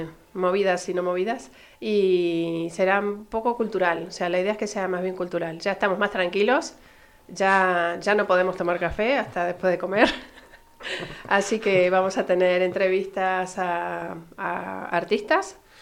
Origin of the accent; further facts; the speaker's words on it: Argentina; now in Tres Cantos, Spain; es en Argentina, en mi país